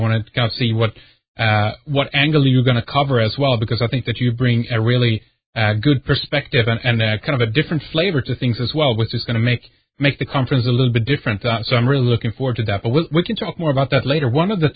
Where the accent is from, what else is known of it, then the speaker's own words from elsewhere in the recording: Sweden; from Sweden.